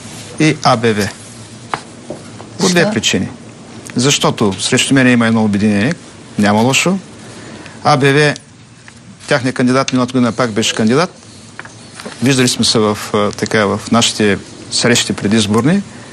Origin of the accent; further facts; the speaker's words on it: Ruse, Ruse Province, Bulgaria; now in Sofia, Bulgaria; Не от София. Живея в София. Така, а иначе съм от Русе.